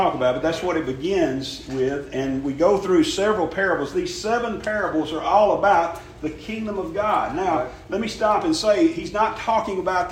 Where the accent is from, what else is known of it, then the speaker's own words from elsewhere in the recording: Meta Branch, United States; Brother Tim and I grew up in Meta Branch, just 20 miles or so from here